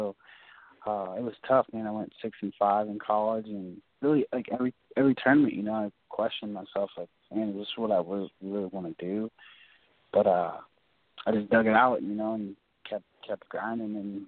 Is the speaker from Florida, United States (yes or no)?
no; Nebraska, United States; also born or lived in Denver, United States / Minnesota, United States; Well, I was born in Denver, and we moved to Nebraska and then back to, like, from Minnesota to Nebraska and back.